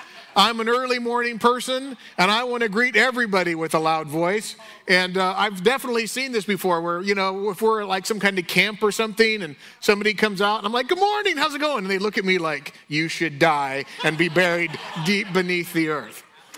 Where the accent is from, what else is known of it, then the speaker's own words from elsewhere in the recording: Oceanside, California, United States; where I grew up in Oceanside in Carlsbad